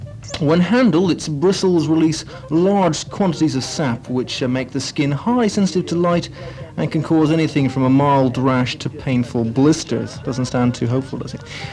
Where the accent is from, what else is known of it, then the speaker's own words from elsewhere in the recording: Toronto, Ontario, Canada; They're from my hometown, originally of Toronto